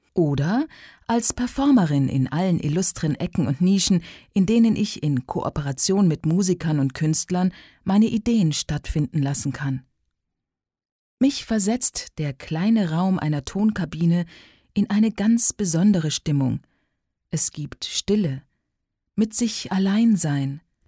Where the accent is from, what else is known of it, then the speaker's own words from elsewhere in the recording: Münster, North Rhine-Westphalia, Germany; born there; now in Munich, Germany; geboren in Münster, zu Hause in München